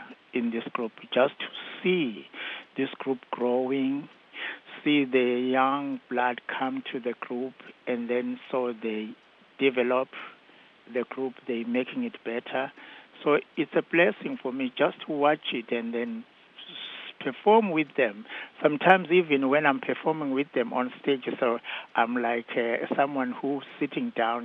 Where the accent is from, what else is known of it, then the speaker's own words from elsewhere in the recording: KwaZulu-Natal, South Africa; So the one that we're from Zululand, which is KZN now, so their singing, it became so good.